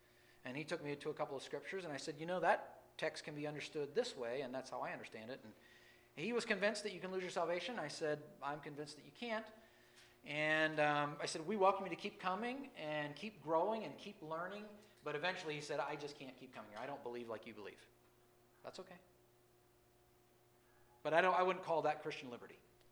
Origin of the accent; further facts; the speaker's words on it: United States; Growing up in America, we didn't pray before we moved the car.